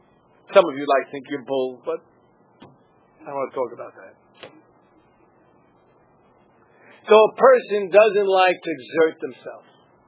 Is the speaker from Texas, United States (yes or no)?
no; Brooklyn, New York, United States; Now all you people in Tape Land know I'm from Brooklyn.